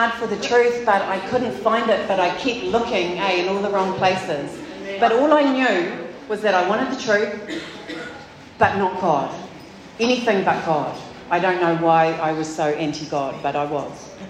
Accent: Ruawai, Northland, New Zealand; also born or lived in Auckland; I was born in Auckland, grew up in Ruawai, go Ruawai. Good family, not brought up in church.

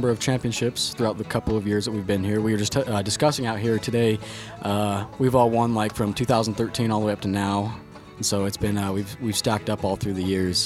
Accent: Ogden, Utah, United States; I'm from Ogden.

